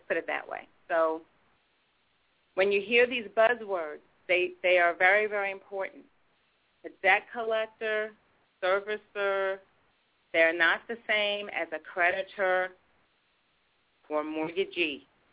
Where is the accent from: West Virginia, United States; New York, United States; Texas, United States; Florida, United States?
New York, United States; moved away; You know, I'm from New York, and I remember my first job that I had here.